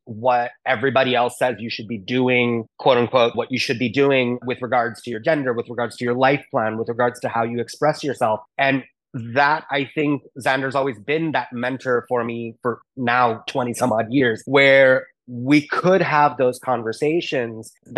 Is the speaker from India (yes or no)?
yes; South India, India; So as a kid, I'm from South India. So our main meal is rice, and then everything else is a side dish.